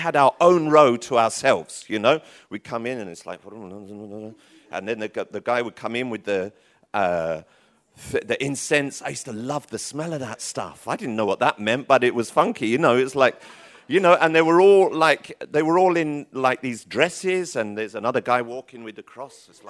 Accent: Tottenham, London, United Kingdom; I grew up in Tottenham in North London.

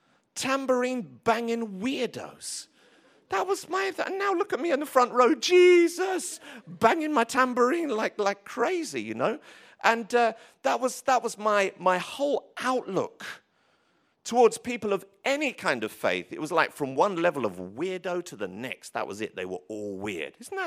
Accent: London, United Kingdom; Growing up in London, I'd suffered a lot of rejection

